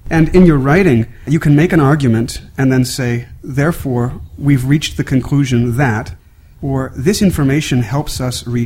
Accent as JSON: {"language": "English", "country": "United States", "said": "from the United States."}